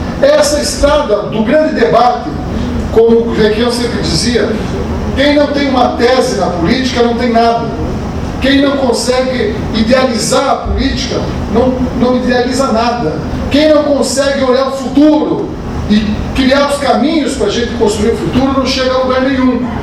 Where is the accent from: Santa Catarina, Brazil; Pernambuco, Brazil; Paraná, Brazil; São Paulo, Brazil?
Paraná, Brazil; Eu me coloco no lugar, como paranaense